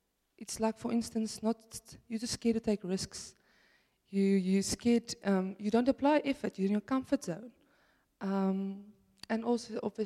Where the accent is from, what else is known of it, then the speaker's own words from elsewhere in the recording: Cape Town, Western Cape, South Africa; I come from Cape Town